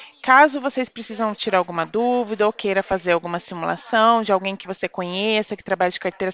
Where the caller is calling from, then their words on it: Presidente Prudente, São Paulo, Brazil; Eu tô falando de Presidente Prudente.